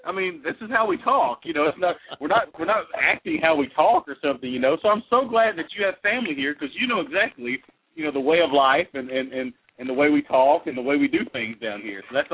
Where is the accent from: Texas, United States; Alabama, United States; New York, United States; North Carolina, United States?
Alabama, United States; I'm from right outside of Huntsville in the county. I'm from Madison County, so.